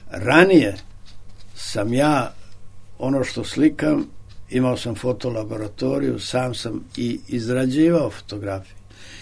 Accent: Ljubiš, Šumadija and Western Serbia, Serbia; potiče iz mog detinjstva. Dakle, sa Zlatibora, iz Ljubiša. Tamo je zavičaj mojih pesama i mojih priča.

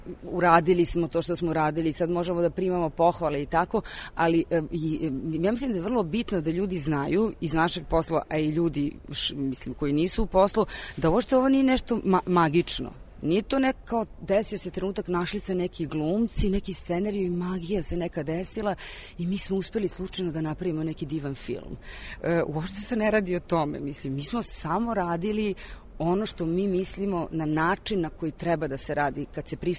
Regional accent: Algeria; ja govorim francuski jer sam odrasla u Alžiru

